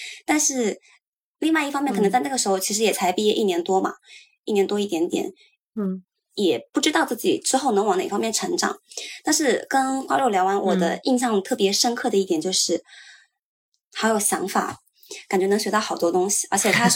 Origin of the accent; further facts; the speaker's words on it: Zhejiang, China; moved away as an adult; now in Beijing, China; 对，是一个浙江人，然后我从小其实20多年都在浙江长大、